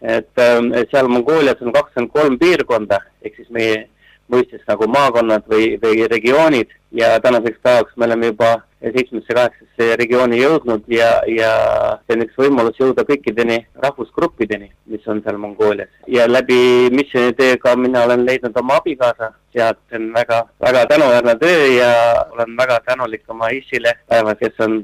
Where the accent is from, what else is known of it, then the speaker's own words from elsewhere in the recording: South Estonia, Estonia; Ma kasvasin üles Lõuna-Eestis luterlikus perekonnas vanema ja vanaisaga